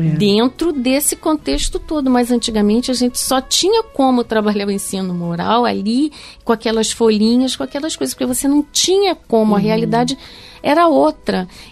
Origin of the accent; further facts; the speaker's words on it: Duque de Caxias, Rio de Janeiro, Brazil; é diretora de uma escola em Caxias, né? Que é onde é a minha base ali, né? Onde eu nasci e fui criada.